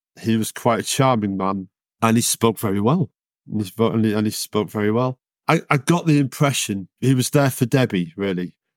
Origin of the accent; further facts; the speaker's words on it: Darlington, North East England, United Kingdom; I was excited to do the story because I'm from Darlington. I remembered the story, and it's quite a small town.